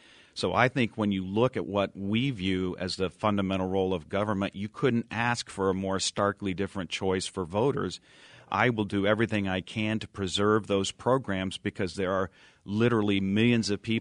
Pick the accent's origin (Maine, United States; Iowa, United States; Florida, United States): Iowa, United States; because they know I was born in Iowa. I lived my entire life here. I went to school here. I got married here. I raised my kids here.